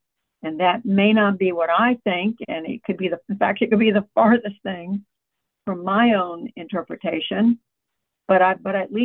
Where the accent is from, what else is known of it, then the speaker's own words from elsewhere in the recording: Oklahoma, United States; born there; also born or lived in Germany / Taiwan / Georgia / North Carolina; now in Washington, United States; I was raised as a military brat. My father was in the Army. We lived around the world. I was born in Oklahoma, but we lived in Germany and Taiwan and a number of Army bases around the United States.